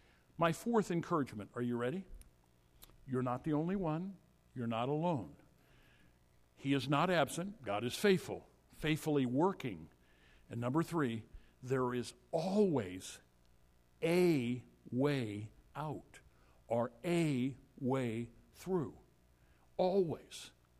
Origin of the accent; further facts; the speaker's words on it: Illinois, United States; also born or lived in St. Louis; I grew up down in southwestern Illinois, close to St. Louis. I was born in St. Louis.